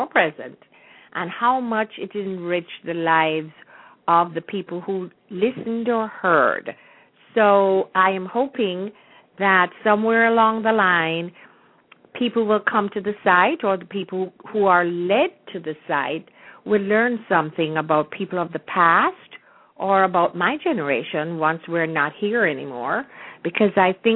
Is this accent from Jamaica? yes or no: yes; Kingston, Jamaica; moved away as an adult; now in United States; I was born and raised in Jamaica, in Kingston, Jamaica. I migrated to the USA in 1959. And all my children were born here. I have made the US my home.